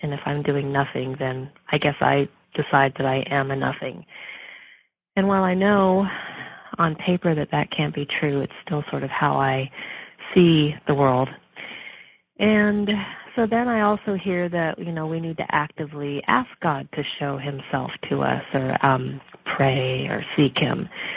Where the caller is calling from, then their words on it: West Coast, United States; I'm calling from the West Coast.